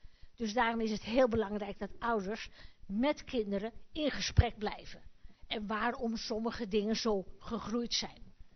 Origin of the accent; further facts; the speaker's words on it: Hilversum, North Holland, Netherlands; ik kom dus uit Hilversum, en daar hebben we tegenwoordig de gemeente Thousand Hills.